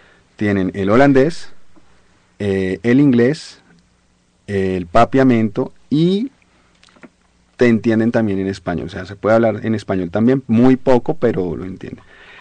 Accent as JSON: {"language": "Spanish", "country": "Colombia", "said": "mi tierra es mi tierra, Colombia es Colombia y no la cambiaría por nada."}